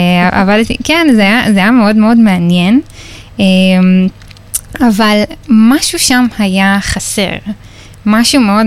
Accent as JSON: {"language": "Hebrew", "town": "Ashdod", "region": "Southern District", "country": "Israel"}